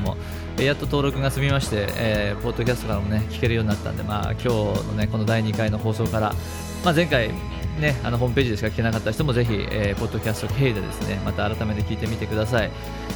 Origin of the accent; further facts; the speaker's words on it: Sapporo, Hokkaido, Japan; 札幌ね、まあ、これ僕の、北海道、出身地でもありますから